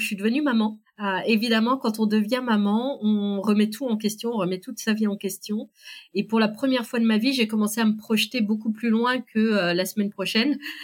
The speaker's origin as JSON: {"language": "French", "country": "France", "said": "Mais je suis française !» Et on me dit « Non, mais vos parents !» Ah oui, eux, ils viennent du Maroc."}